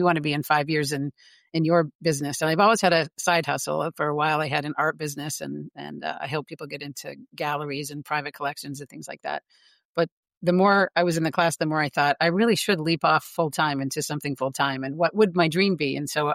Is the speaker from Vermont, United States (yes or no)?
yes; Vermont, United States; So, and that's where I grew up in Vermont, which is a state over from New York.